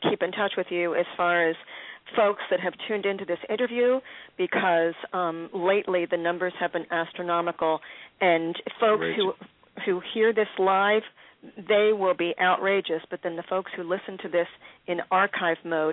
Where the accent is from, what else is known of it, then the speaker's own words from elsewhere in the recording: Philadelphia, Pennsylvania, United States; we had great radio stations growing up in Philly, and some of them were AM.